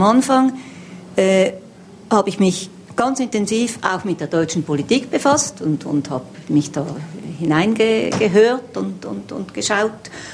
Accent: Switzerland; dass ich als Schweizerin reagiert habe

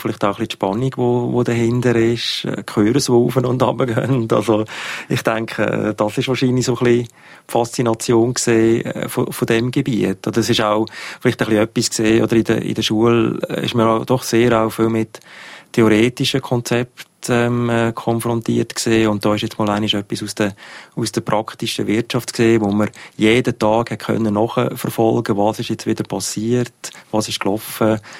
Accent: Horw, Lucerne, Switzerland; Also ich bin in Horb aufgewachsen. Das ist im Kanton Luzern, also eine Vorortsgemeinde vom Kanton Luzern. Und ich bin eigentlich aufgewachsen in einer, ich sage jetzt mal, ganz durchschnittlichen Mittelklassefamilie.

